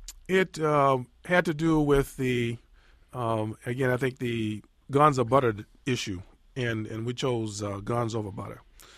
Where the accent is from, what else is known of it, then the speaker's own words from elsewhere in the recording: the South, United States; I'm from the South, so I'm not a critic of the South.